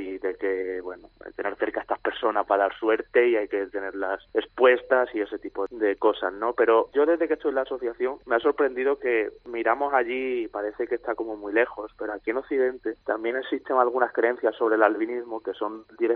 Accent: Spain; un occidental como yo, que soy español

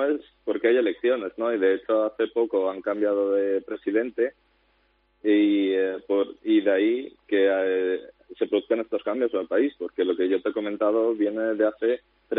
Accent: Spain; also born or lived in Moldova; o soy de Moldavia, o bueno, o toda mi familia es ucraniana, espera, si el único moldavo de la familia soy yo. Pero si me he criado en España.

